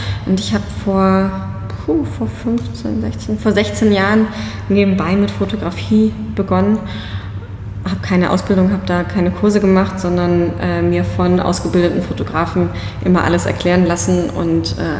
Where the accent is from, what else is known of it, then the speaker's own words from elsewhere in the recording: Schleswig-Holstein, Germany; Ich komme aus Schleswig-Holstein, ne? Also, ich bin einiges gewohnt, was das Wetter betrifft.